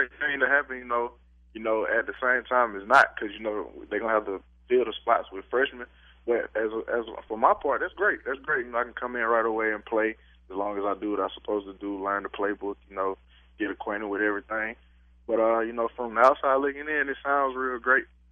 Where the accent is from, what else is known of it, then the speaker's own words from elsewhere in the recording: Columbus, Georgia, United States; I'm from Columbus, Georgia, and that's right across the river from Auburn.